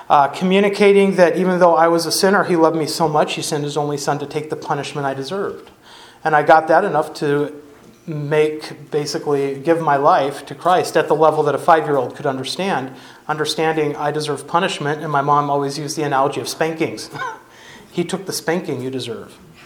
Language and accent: English; California, United States; Often I get homesick as I think about where I grew up in California